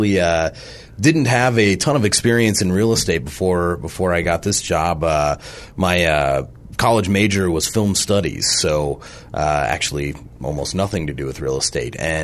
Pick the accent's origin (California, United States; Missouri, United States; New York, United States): Missouri, United States; Oakville; Yeah, no, I grew up in Oakville, very proud to be from Oakville.